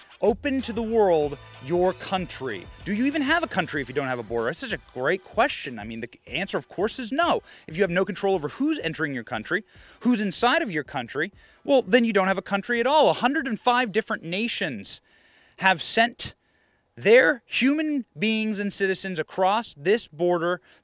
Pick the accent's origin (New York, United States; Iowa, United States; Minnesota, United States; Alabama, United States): Iowa, United States; I was raised in Iowa. Iowa is a state that has 3 million people living in it.